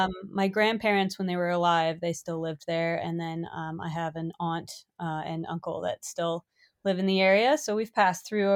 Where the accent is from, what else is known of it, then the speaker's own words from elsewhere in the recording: Golden, Colorado, United States; Yeah, I grew up in Golden, Colorado, and my parents, my dad grew up in Chicago.